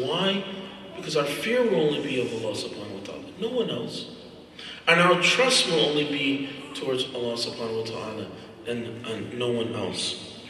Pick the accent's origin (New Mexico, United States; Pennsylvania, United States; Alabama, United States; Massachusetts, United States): Pennsylvania, United States; Philadelphia; I'm from Philadelphia, and we have really bad neighborhoods and ghettos and projects and things like that.